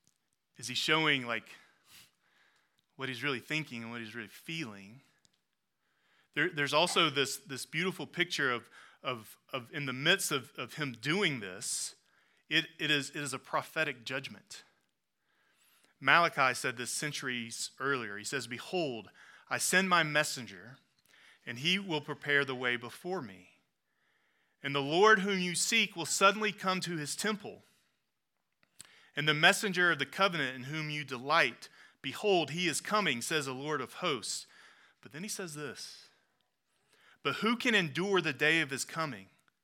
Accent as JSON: {"language": "English", "region": "the South", "country": "United States", "said": "I mean, I'm from the South, so I can say this."}